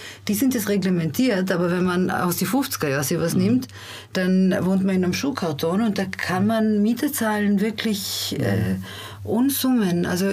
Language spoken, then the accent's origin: German; Innsbruck, Tyrol, Austria; Ich bin in Innsbruck aufgewachsen und da ist der Wohnmarkt wirklich krass.